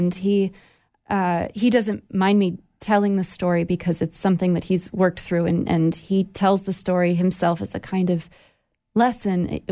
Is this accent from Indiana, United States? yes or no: no; Idaho, United States; So even a thing as casual as, oh, I grew up in Idaho, we were taught that is off limits.